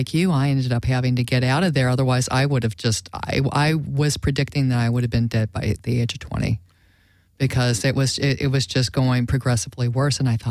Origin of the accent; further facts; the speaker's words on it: Wisconsin, United States; I can relate, growing up in Wisconsin. I mean, the neighborhood that I grew up in was, there were some parts of the town that had a bar on every corner.